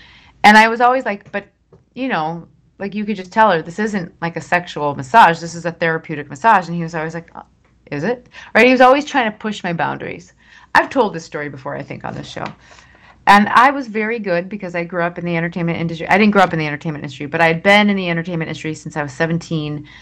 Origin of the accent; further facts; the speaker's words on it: Minnesota, United States; my Minnesota training, meaning growing up in Minnesota and growing up in that culture and having a lot of that culture be indoctrinated into me and therefore seem inherent to who I am as a person